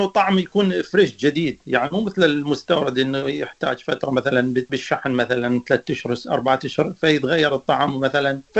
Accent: Kirkuk, Kirkuk Governorate, Iraq; also born or lived in Baghdad; مسقط رأسي مدينة كركوك. عشت طفولتي في مدينة كركوك في منطقة الحويجة.

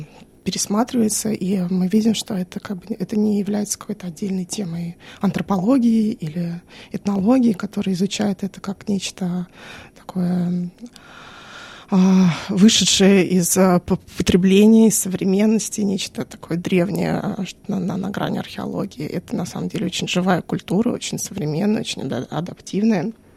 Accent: Moscow, Russia; я из Москвы, я родилась, выросла в Москве, но мои родители из России, из Украины.

